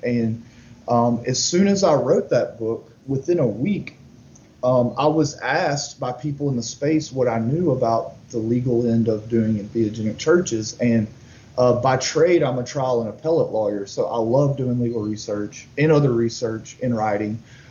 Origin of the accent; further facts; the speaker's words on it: Marshall, Texas, United States; I'm from Marshall, Texas, and it's a small town in Northeast Texas, but there's a federal district courthouse there, and it was a big hub for asbestos litigation for a very long time.